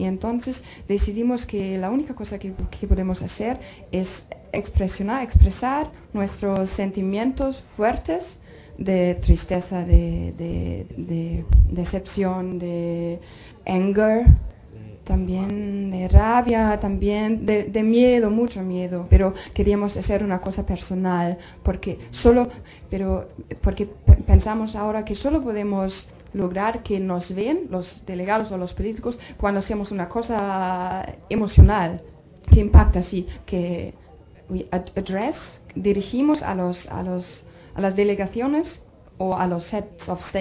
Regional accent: Germany; Spanish is a second language; yo soy de Alemania, pero estoy aquí con un grupo de jóvenes de Alemania

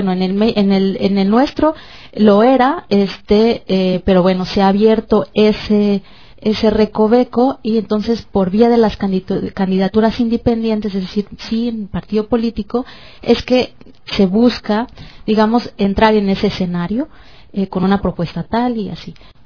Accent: Mexico; nos hemos enfocado quienes somos mexicanos, estamos en condición de apoyar

